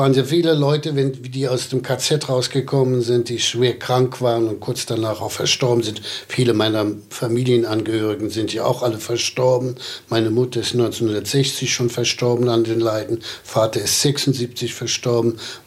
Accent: Lublin, Lublin Voivodeship, Poland; born there; Ich wurde in Lublin im Ghetto geboren.

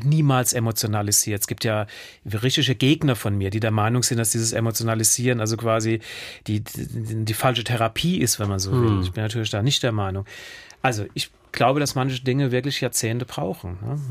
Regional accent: Pasadena, California, United States; Ich bin bei ihr in Pasadena aufgewachsen.

